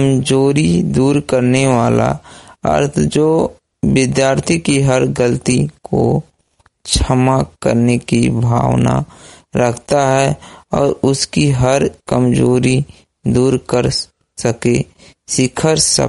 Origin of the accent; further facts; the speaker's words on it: Sisvaniya, Uttar Pradesh, India; ग्राम सिसवनिया बुज जिला महाराजगंज का रहने वाला हूँ।